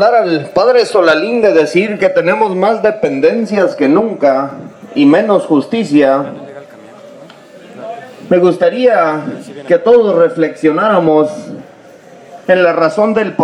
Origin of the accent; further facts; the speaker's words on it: Mexico; Creo que debemos de empezar a buscar como mexicanos la forma